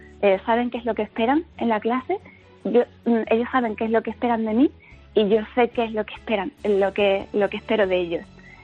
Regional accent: Spain; yo hablo rápido y en español de España

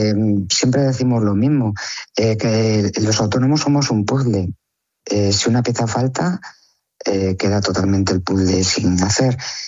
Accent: León, Castile and León, Spain; Yo soy de León y os puedo decir que tengo un centro de belleza, lo tengo en el centro de León

